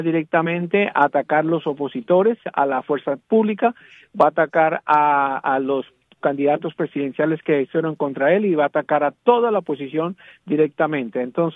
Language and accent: Spanish; Colombia; now in United States; nosotros como colombianos americanos